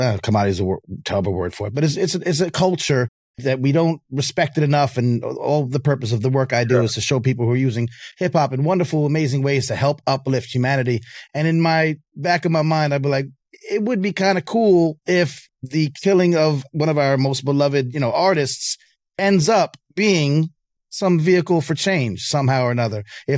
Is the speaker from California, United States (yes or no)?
no; New York, United States; you're from New York, I'm from New York.